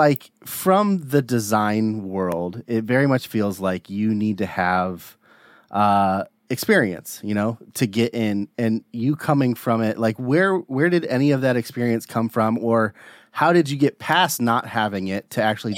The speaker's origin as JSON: {"language": "English", "region": "Midwest", "country": "United States", "tie": "born or raised there", "said": "So, I mean, that I'm from Midwest, grew up Midwest, and that feels a lot like that's the drive for the work ethic."}